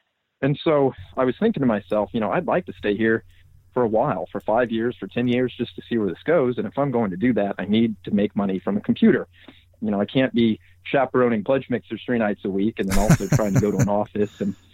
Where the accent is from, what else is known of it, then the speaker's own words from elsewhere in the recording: Atlanta, Georgia, United States; moved away as an adult; now in Austin, United States; I grew up in Atlanta, Georgia, but I received a scholarship to the business school here at UT Austin